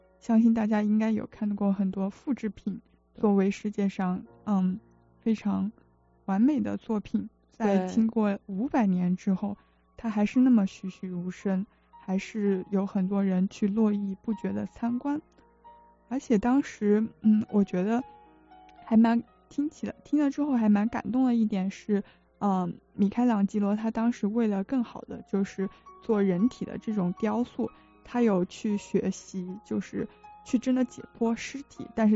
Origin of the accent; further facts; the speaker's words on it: China; 所以我们中国人也喜欢叫它翡冷翠